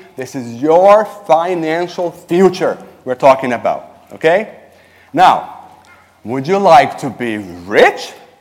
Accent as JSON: {"language": "English", "country": "Brazil", "accent": "Latin", "second_language": "English", "moved": "yes", "said": "If you detected an accent, a Latin, very charming Latin accent, that's funny. It's because I'm from Brazil, and I'm married to Annie, and we live in the village."}